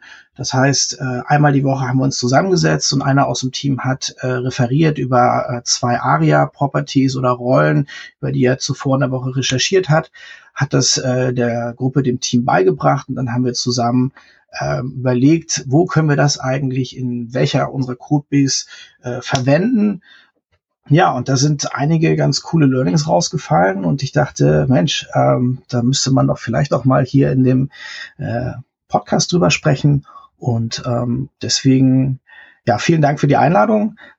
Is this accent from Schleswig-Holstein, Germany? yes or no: yes; Kiel, Schleswig-Holstein, Germany; Ich bin in Kiel aufgewachsen.